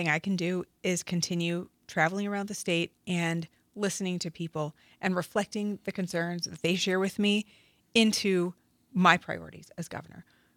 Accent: Medford, Wisconsin, United States; So a small world, that's my hometown, Medford, in Taylor County.

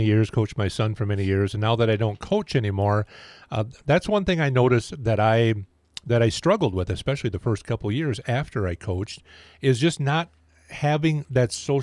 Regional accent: Dublin, Leinster, Ireland; I'm from Dublin, Ireland.

